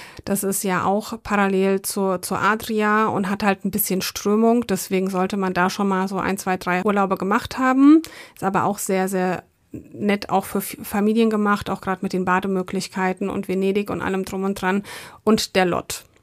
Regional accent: Frankfurt, Germany; Also so, ich komme ja auch hier aus Frankfurt

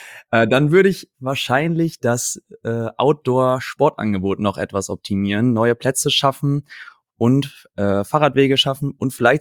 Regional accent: Herford, North Rhine-Westphalia, Germany; now in Cologne, Germany; Bin ich in Herford und dann recht zeitnah nach Köln gezogen.

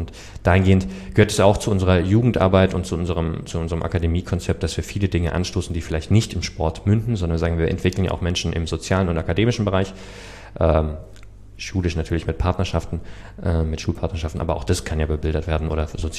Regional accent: Ludwigsburg, Baden-Württemberg, Germany; gebürtig komme ich aus Ludwigsburg

